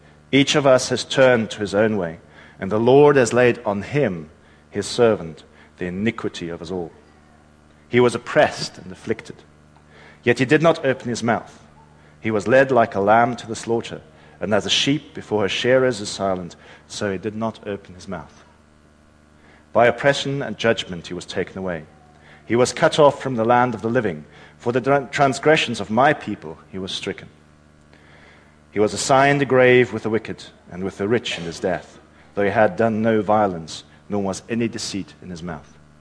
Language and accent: English; South Africa; as I'm sure you will be able to tell from my accent, I am a foreigner. Yes, I am from down south. Way down south, South Africa, in fact.